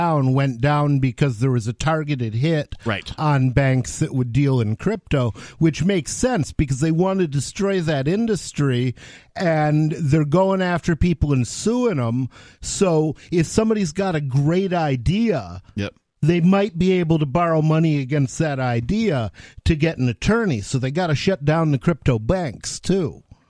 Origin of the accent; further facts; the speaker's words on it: Ann Arbor, Michigan, United States; Yeah, see, I'm from Ann Arbor, so I know these